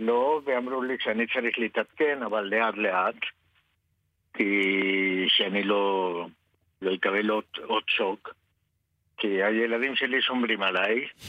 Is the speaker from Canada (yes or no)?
no; Argentina; now in Israel; אני אומר לכולם, אני ארגנטינאי, אני אוהב חיבוקים ונשיקות.